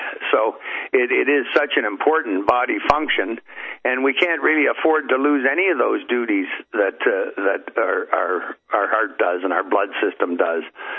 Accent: Port Colborne, Ontario, Canada; He lives in Port Colborne here in my hometown.

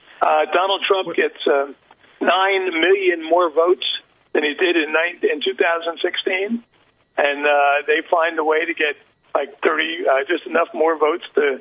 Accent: Newark, New Jersey, United States; I'm from Newark, New Jersey, which may be the most corrupt city in America.

